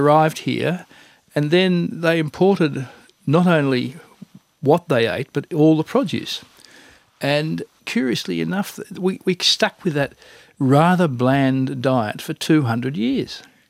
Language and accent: English; Australia; if we have to be defined as Australian, we define ourselves by Vegemite.